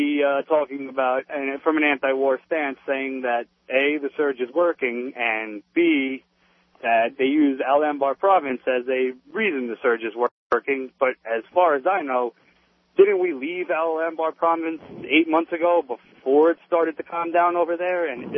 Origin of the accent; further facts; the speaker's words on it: New Jersey, United States; First, I'd like to say I am from Jersey, but I am planning on looking for a house up in Burlington